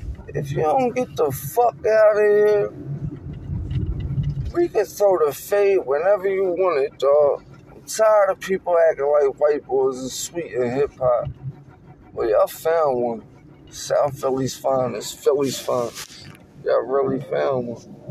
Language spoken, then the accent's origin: English; Ireland; I'm Irish, first of all. I don't even know what white is. Irish.